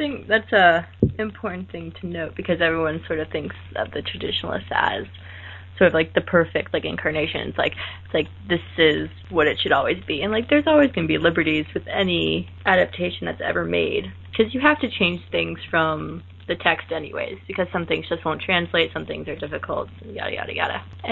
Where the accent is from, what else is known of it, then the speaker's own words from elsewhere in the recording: East Coast, United States; that's immediately what I thought of because I'm from the East Coast.